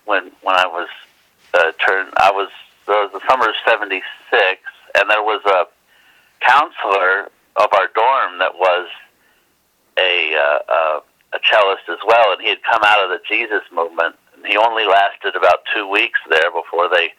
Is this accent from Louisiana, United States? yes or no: yes; Louisiana, United States; Well, it was I'm originally from Louisiana, and my father, he's just passed in the last couple of years